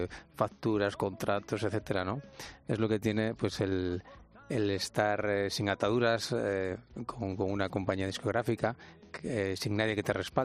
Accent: Torrelavega, Cantabria, Spain; No, Torrelavega es la ciudad donde nací, donde viví.

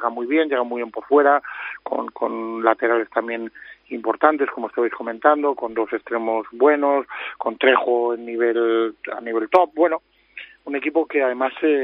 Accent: Valladolid, Castile and León, Spain; yo soy pucelano y blanquivioleta, ya sabes, soy de Valladolid a muerte

